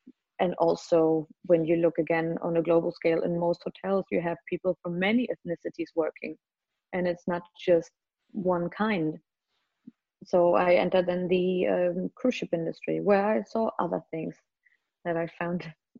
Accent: Germany; I was born and raised in Germany

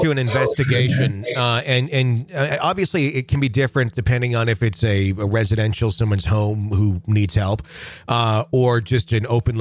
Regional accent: Wisconsin, United States; Because I mean, I grew up in the Fox Valley, and the only cemetery I'm somewhat familiar with in Appleton is that one.

